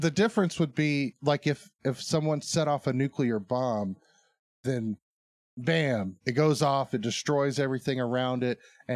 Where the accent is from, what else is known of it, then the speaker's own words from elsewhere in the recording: Arkansas, United States; I guess we are from Arkansas.